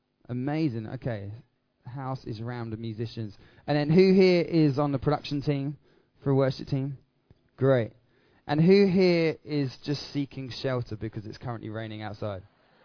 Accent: Tottenham, London, United Kingdom; also born or lived in Littlehampton; My dad, we grew up in North London, a place called Tottenham, and my dad got a job with a band called … so we moved down to the south coast to a little town called Littlehampton

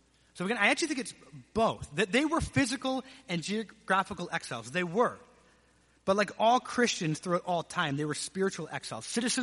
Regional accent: London, Ontario, Canada; now in United States; I was not born here. You may have heard some outs or abouts in this sermon. So I was raised in London, Ontario, Canada

